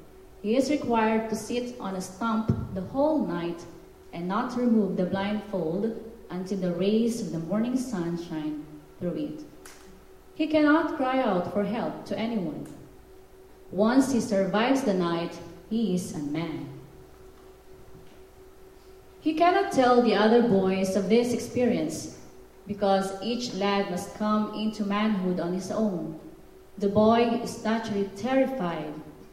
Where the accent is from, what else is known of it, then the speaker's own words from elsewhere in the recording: Philippines; English is a second language; now in United States; I came from the Philippines. I'm not an American. but I love USA